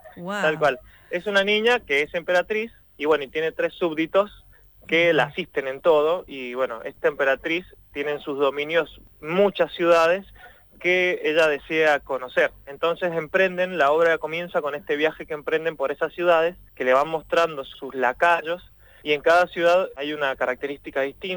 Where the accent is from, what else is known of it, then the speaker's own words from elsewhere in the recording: Mendoza, Argentina; Somos de Mendoza, además nos conocimos estudiando en la Universidad de Teatro en Mendoza, en la Facultad de Teatro, digamos, en la Universidad de Cuyo